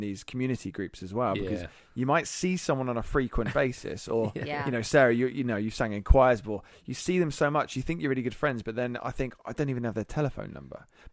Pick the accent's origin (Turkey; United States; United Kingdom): United Kingdom; I can't unfriend you because I'm British and I don't want to.